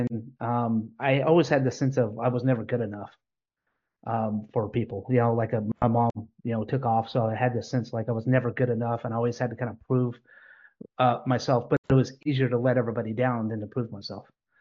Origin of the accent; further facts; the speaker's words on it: Oklahoma, United States; So I grew up in Oklahoma. I had kind of I wouldn't say like super rough upbringing, but you know, rough upbringing.